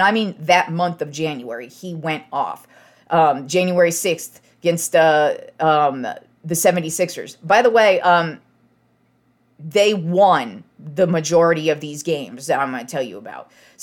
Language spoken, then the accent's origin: English; Reno, Nevada, United States; I grew up in Reno, Nevada.